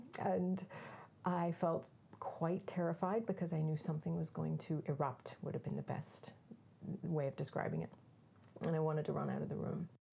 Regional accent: Belfast, Northern Ireland, United Kingdom; I grew up in Belfast, or near Belfast in Northern Ireland, in the Troubles.

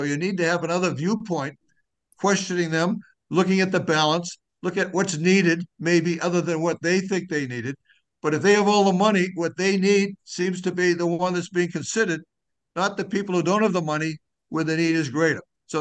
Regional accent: Norwood, Massachusetts, United States; I was the only person speaking against that because I grew up in Norwood.

